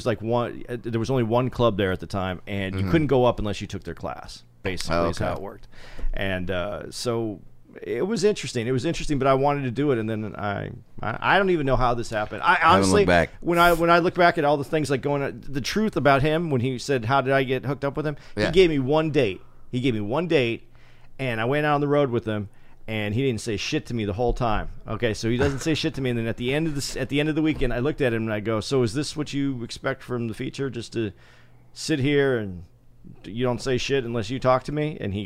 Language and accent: English; Tucson, Arizona, United States; I grew up in Tucson, actually.